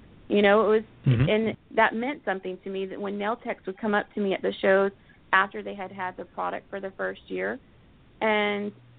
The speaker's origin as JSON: {"language": "English", "region": "Florida", "country": "United States"}